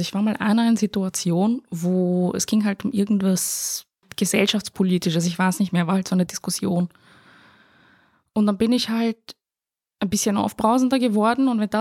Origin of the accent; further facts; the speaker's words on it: Austria; accent: Austrian; Weil die Leute halt direkt meinen österreichischen Dialekt hören und sich dann halt eben denken, ah, Österreich, okay.